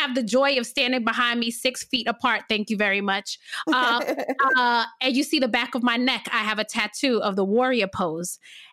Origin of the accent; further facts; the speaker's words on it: New York, United States; accent: New York; Do I have too much of an accent? Like my New York accent, am I going to like butcher words?